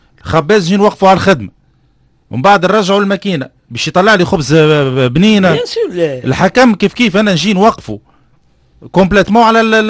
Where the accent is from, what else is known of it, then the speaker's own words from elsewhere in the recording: Bardo, Tunis Governorate, Tunisia; سواء في جهتي انا قبل ولا حومتي باردو